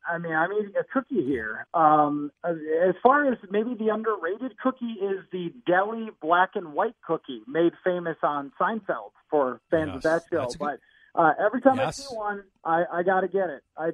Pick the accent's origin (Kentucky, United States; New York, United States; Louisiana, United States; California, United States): New York, United States; Buffalo; I was growing up in Buffalo